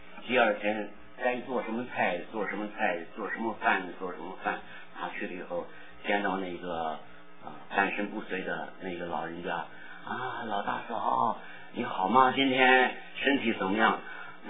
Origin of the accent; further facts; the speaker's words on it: China; 我小的时候在中国的农村长大